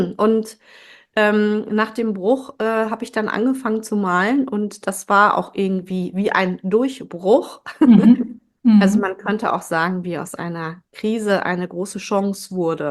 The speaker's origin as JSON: {"language": "German", "town": "Kiel", "region": "Schleswig-Holstein", "country": "Germany", "tie": "born or raised there", "lives_now": "Witten, Germany", "said": "Also ich bin in Kiel geboren, genau. Mhm. Ja. Meine Kindheit habe ich in Schleswig-Holstein verbracht."}